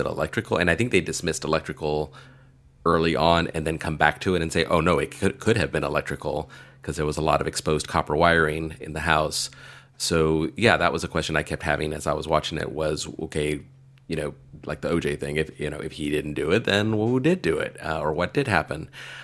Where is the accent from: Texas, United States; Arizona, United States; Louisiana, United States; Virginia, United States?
Texas, United States; I grew up in South Texas where the winters are so mild that really we don't have good ways of dealing with cold weather.